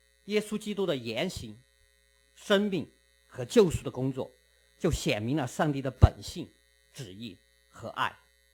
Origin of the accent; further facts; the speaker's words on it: Chengdu, Sichuan, China; moved away as an adult; now in Canada; 在我的家乡四川成都，成都的市区面积是大温哥华地区的1.5倍